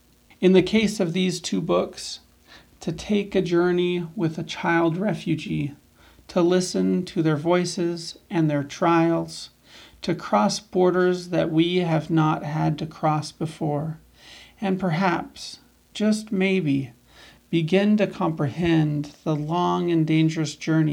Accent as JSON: {"language": "English", "town": "Canyon", "region": "Texas", "country": "United States", "said": "from Canyon, Texas."}